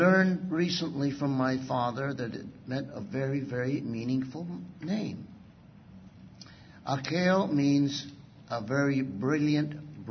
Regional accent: East Los Angeles, California, United States; I grew up in East Los Angeles. I was one of the Boyle Hiders.

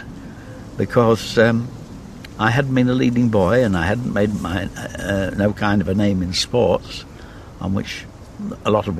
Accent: Leamington Spa, West Midlands, United Kingdom; also born or lived in Coventry; I lived there in Coventry for 9 years, went to an elementary school there, and then the family moved to Leamington Spa

